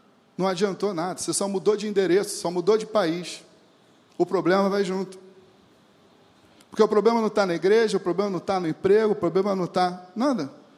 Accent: Rio de Janeiro, Brazil; não sei se é porque eu sou da Baixada, Zona Norte, lá a gente gosta de padaria

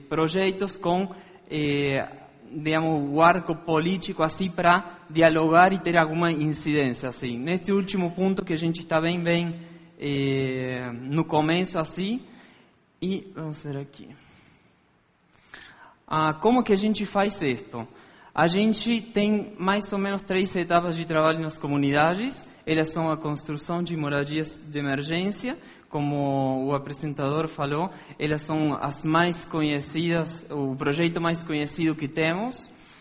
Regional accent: Argentina; Portuguese is a second language; moved away as an adult; now in Brazil; Vocês vão perceber que eu não tenho sotaque de brasileiro, eu, como ele falou, sou argentino. Como ele falou, eu cheguei no Brasil no ano passado.

